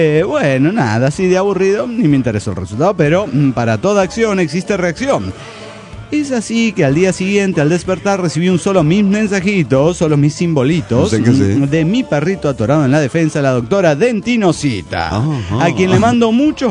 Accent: Cochabamba, Bolivia; now in Buenos Aires, Argentina; de Buenos Aires, Argentina, cochalo inmigrante.

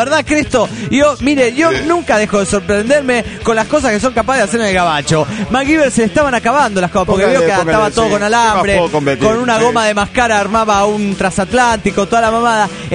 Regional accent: Bogotá, Colombia; born there; Si mi memoria no me engaña, yo nací en aquella ciudad, en Bogotá

